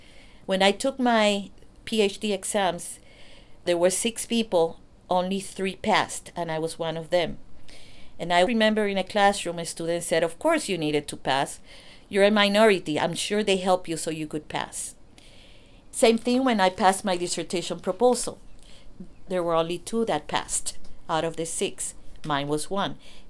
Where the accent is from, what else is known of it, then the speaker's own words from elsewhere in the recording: Puerto Rico; I was born and raised in Puerto Rico.